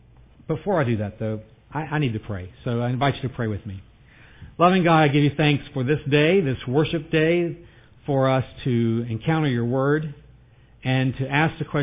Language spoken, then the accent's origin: English; North Carolina, United States; also born or lived in Ohio; Just personal note, I'm from North Carolina. I met Tracy in college, and I've been in Ohio pretty much ever since. Graduate school in Chicago, but then most of the time it's been Ohio.